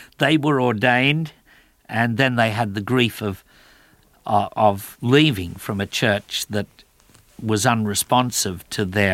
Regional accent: Australia; going to an all-boy school and then entering an all-boy seminary and then being an Australian

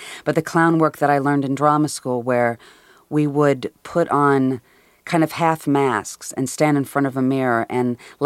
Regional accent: Midwest, United States; But I'm from the Midwest

